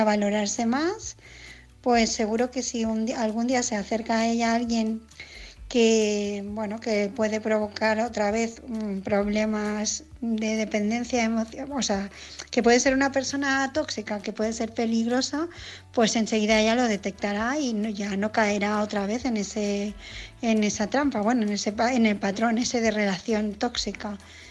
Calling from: Barcelona, Catalonia, Spain; de Barcelona

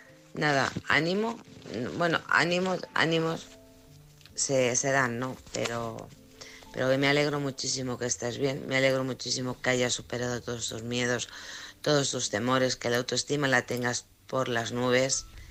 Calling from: Alcorcón, Community of Madrid, Spain; de Alcorcón.

